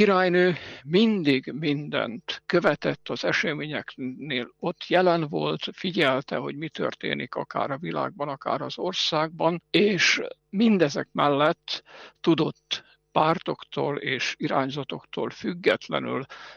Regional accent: Hungary; moved away as an adult; now in Edinburgh, United Kingdom; Én Magyarországról jöttem ide 2004 végén, és eredetileg én Szegeden voltam katolikus pap

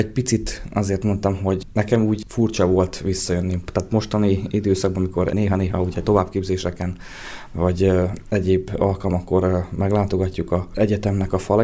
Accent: Téglás, Hajdú-Bihar, Hungary; Én Tégláson nőttem fel, tehát ott jártam általános iskolában, onnan kerültem majd Berettyóújfaluba

